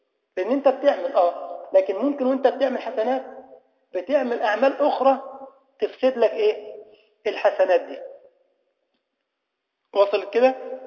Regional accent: Egypt; والمش عندنا في مصر ده أمر صعب أوي، يحرق القلب. في عندنا كده أكلة اسمها المش، يمكن اللي راح مصر يعرف.

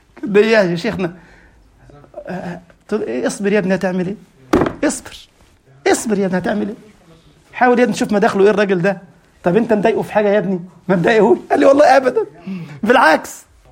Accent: Egypt; انا من مصر ما شفتوش

